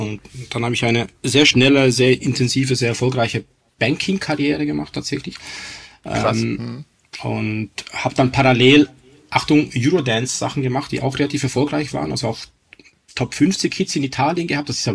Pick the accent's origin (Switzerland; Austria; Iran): Switzerland; also in der Schweiz, wo ich aufgewachsen bin